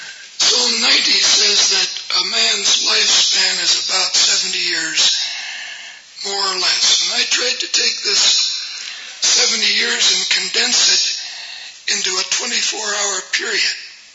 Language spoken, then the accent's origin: English; Salem, Oregon, United States; visited my hometown in Salem, Oregon